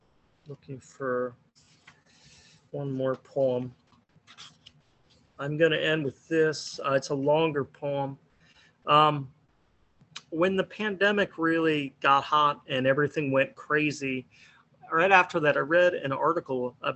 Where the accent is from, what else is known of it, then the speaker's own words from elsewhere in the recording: Greensburg, Pennsylvania, United States; I grew up in Greensburg